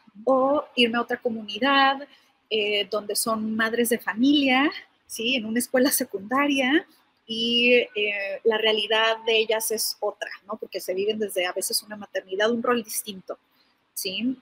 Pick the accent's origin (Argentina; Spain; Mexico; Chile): Mexico; Tijuana, Baja California; yo ahorita, por ejemplo, estoy en Denver, soy de Tijuana